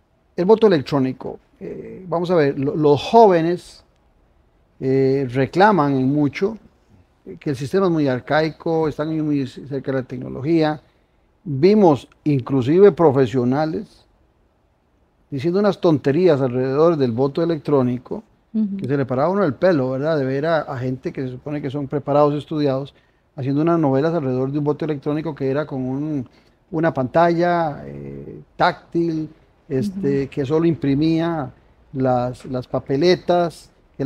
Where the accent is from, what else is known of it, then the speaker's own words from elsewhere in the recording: Ciudad Neily, Puntarenas, Costa Rica; tengo que ir hasta mi pueblo natal, a la escuela del centro, para ir a votar a Ciudad Neily.